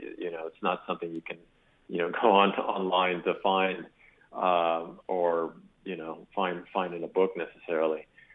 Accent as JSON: {"language": "English", "town": "Brownsville", "region": "Texas", "country": "United States", "tie": "born or raised there", "said": "yes, I grew up in Brownsville, and yes, I go back quite frequently"}